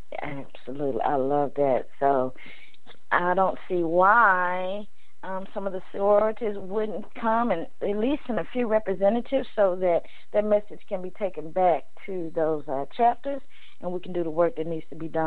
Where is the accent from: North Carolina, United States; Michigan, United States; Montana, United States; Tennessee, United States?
Tennessee, United States; Memphis; I was so surprised to see that my hometown, Memphis, was demonstrating after some of the violence that took place last week. Go Memphis.